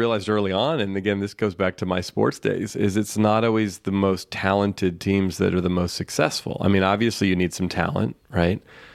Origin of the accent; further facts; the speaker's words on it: California, United States; I grew up in here in the San Francisco Bay Area, where I still live, and played baseball all as a kid.